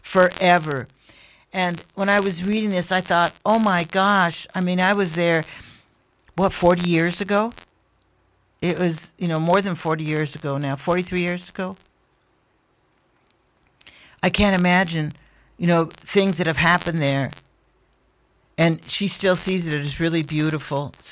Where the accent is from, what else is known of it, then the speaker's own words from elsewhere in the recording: Alberta, Canada; I'm from Treaty 6 territory in Alberta. The prairies, the Rocky Mountains are 3 hours from my front door